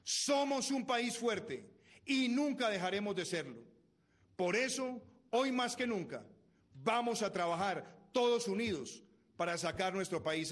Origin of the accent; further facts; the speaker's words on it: Colombia; como somos todos los colombianos